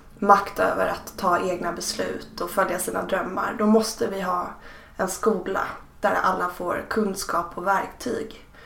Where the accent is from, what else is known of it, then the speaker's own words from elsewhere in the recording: Stockholm, Stockholm County, Sweden; Jag är uppvuxen i Stockholms innerstad.